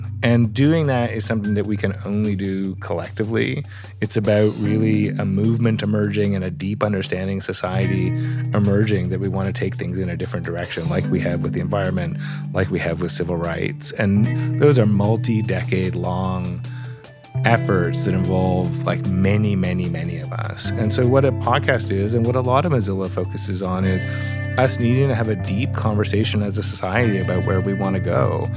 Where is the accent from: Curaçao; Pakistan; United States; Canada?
Canada; also being a Canadian looking over the border.